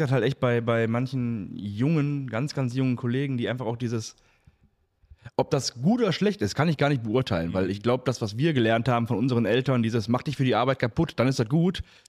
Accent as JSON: {"language": "German", "town": "Duisburg", "region": "North Rhine-Westphalia", "country": "Germany", "said": "ich komme jetzt aus Duisburg und."}